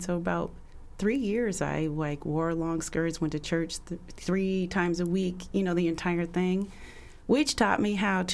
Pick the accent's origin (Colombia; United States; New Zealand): United States; Bellevue, Washington; So I am actually a native. Uh-huh. I was born in Seattle at Doctor's Hospital that does not exist, and I grew up in Bellevue.